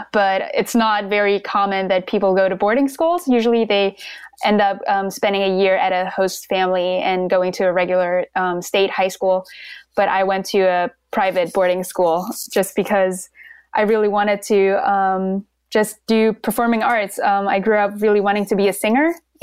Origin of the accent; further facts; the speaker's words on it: Germany; my parents are both Chinese. I was born and raised in Germany in a city that's close to Frankfurt. So right in the middle of Germany.